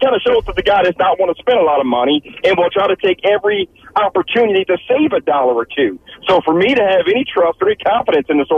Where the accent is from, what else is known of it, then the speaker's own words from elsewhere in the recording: Philadelphia, Pennsylvania, United States; I like to be an optimistic fan, but I'm from Philly, and I try to keep things real.